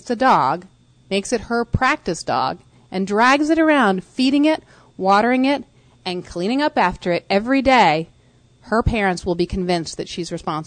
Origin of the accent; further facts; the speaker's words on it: Vermont, United States; In addition, I grew up Jewish in Vermont, where there were not very many other Jewish kids.